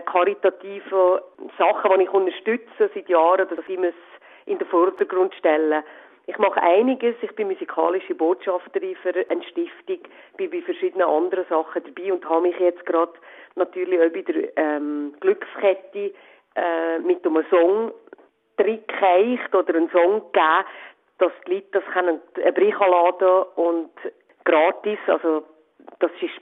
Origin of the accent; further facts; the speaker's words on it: Switzerland; Wir haben früher als Schweizer unser Land müssen verlassen.